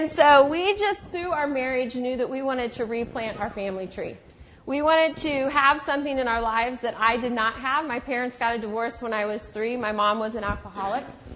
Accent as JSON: {"language": "English", "town": "Kansas City", "region": "Missouri", "country": "United States", "said": "because we're from Kansas City and we love to watch the Chiefs lose year after year."}